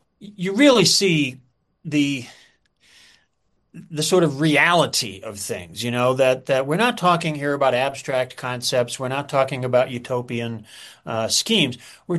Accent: Cleveland, Ohio, United States; I mean, I grew up in Cleveland, Ohio, and you know, the steel mills used to pollute the air in ridiculous ways, you know.

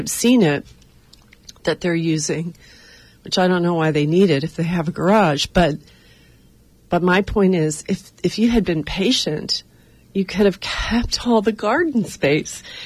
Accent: New York, United States; And you know, I'm from New York

